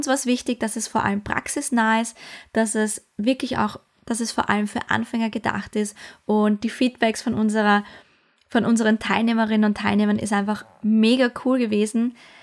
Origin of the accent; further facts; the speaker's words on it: Austria; Bei uns in Österreich ist ja morgen Feiertag.